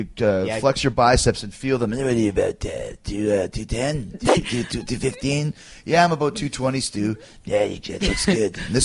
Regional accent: Calgary, Alberta, Canada; But I came from Calgary, so therefore I'm one of the – I'm a Calgary kid, like you guys are.

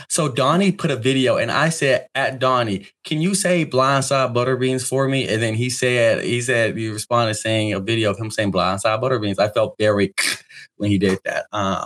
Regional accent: Texas, United States; You know, and I'm from Texas and I don't know why I just had a country accent right there.

